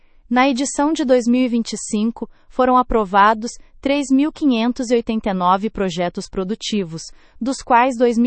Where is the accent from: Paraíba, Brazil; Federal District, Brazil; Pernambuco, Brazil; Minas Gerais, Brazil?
Minas Gerais, Brazil; Rio Casca; Fui criada no Rio da Casca, onde minha mãe cultivava hortaliças. Nós nos alimentávamos do que era produzido ali, assim como muitas famílias daquela comunidade.